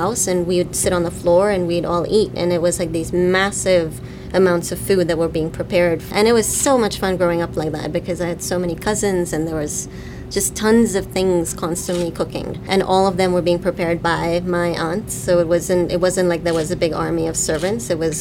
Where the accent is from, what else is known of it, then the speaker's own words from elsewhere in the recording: England, United Kingdom; born there; I was born in England, and my parents are originally from India. They moved to Pakistan in 1948